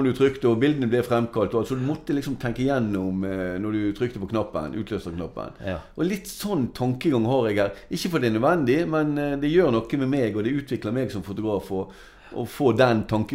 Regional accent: Alversund, Vestland, Norway; så er jo jeg lokal, født og oppvokst i Alversund i 1961, og har bodd der i alle de 57 årene siden den tid, sant? Mm. Det blir 58 år nå til sommeren.

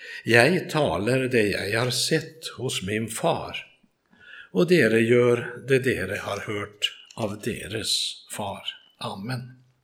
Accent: Norrland, Sweden; Jag växte upp i Nordsverige i ett konditori och en uteservering med springbrunnar och svaner och fasaner och you name it.

